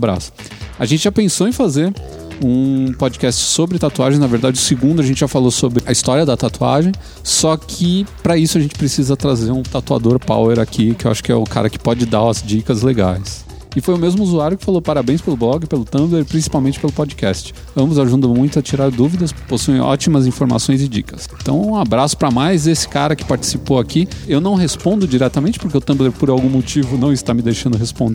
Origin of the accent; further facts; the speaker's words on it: Ponta Grossa, Paraná, Brazil; jovem, tenho 16 anos, sou do Paraná.